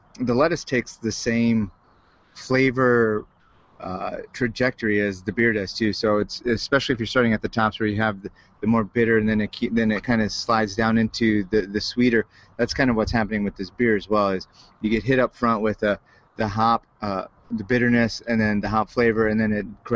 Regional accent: South Dakota, United States; One of the things growing up in South Dakota is the only lettuce flavor I knew of was iceberg lettuce.

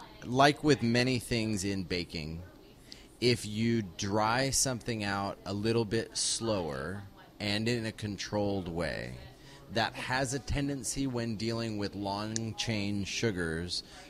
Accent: Texas, United States; I'm originally from Texas.

